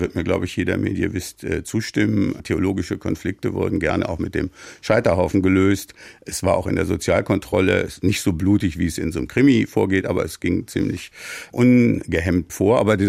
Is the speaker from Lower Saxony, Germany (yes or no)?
no; Soest, North Rhine-Westphalia, Germany; wohnte damals als Abiturient, hatte gerade Abitur gemacht, in der super mittelalterlichen Stadt Soest, wo ich geboren bin. Und da ist alles Mittelalter, alte Mauern, alte Kirchen.